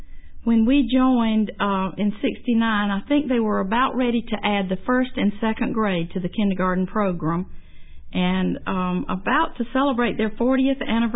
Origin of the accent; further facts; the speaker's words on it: Taylors, South Carolina, United States; So I was raised in the Baptist church, and actually came to know Christ as my Savior in a little small church, Southern Bleachery Baptist Church in Taylor's. And then later, we went to Taylor's First Baptist, where I stayed until I was married.